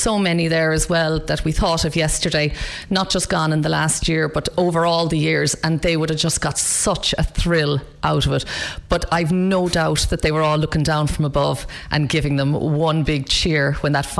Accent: Ballymacallicut, County Clare, Ireland; from Keim Kilduff in Ballymacallicut.

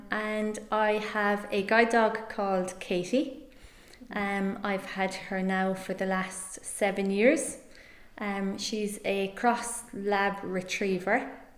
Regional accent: Killorglin, Munster, Ireland; I grew up in Killorglin. My family home is in Beaufort, but I've lived in Killorglin for a long time.

